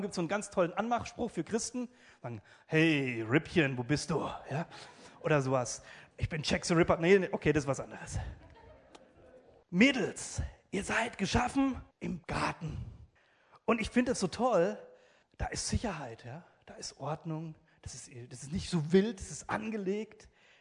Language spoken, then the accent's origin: German; Italy; Okay, das gilt für mich nicht, ich bin Italiener